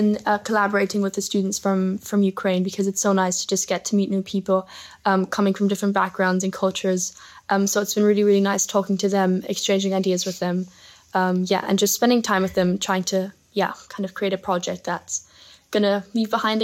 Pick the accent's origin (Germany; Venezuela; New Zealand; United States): Germany; I joined Wellington in the Lower Sixth last September and I'm from Germany.